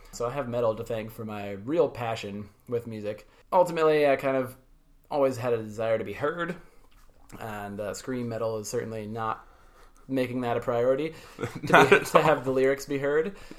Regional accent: Florida, United States; I grew up in Florida, near Daytona Beach. When I was about 15, we moved away from there, a little bit inland.

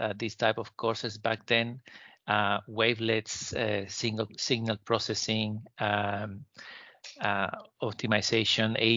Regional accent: Chile; I come from Chile, and a few of my professors back then had done their PhDs abroad, most of them abroad.

